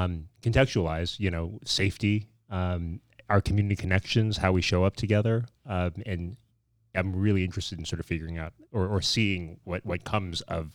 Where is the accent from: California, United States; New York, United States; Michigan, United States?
California, United States; San Francisco; I grew up in San Francisco in the 80s